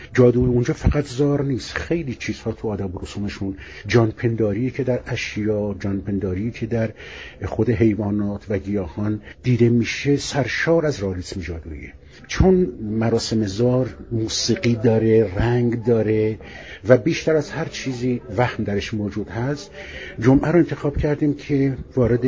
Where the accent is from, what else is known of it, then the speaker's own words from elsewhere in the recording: Bandar Abbas, Hormozgan, Iran; من خودم که اهل بندر عباس هستم، با این آیین‌ها بزرگ شدم.